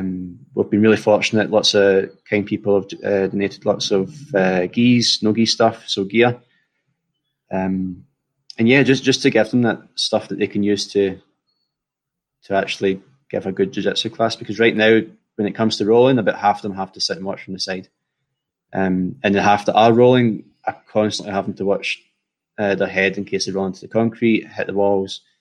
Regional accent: Scotland, United Kingdom; moved away; I'm coming from Scotland, land of the deep fried everything. So there's no fat people here. it's such a culture shock coming from Scotland.

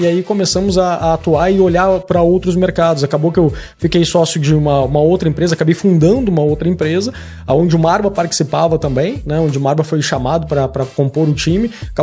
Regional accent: Rio Grande do Sul, Brazil; now in Brasília, Brazil; Desde que eu cheguei em Brasília, eu sou gaúcho, cheguei em Brasília há 8 anos atrás, 10 anos atrás, nem me lembro mais, enfim.

